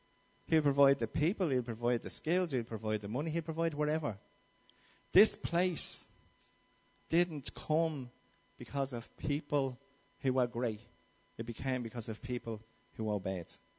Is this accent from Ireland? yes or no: yes; Crumlin, Leinster, Ireland; I'm from Crumlin, and I remember when my brothers used to have to use an aunt of mine's address in Kilmainham if they were going for a job, because you couldn't say you were from Crumlin.